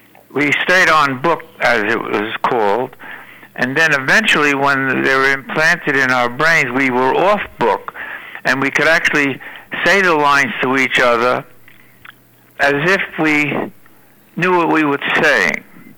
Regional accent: Brooklyn, New York, United States; I'm from Brooklyn, so I was taught to be honest and truthful.

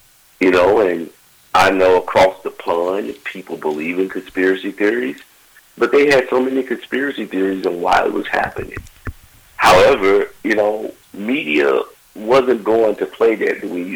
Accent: Bessemer, Alabama, United States; I grew up in Bessemer, Alabama, and sitting on the projects of a cement floor.

